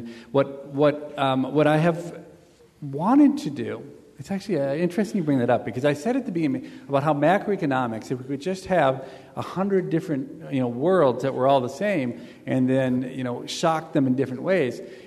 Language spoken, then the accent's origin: English; Chicago, Illinois, United States; Well, I'm from Chicago.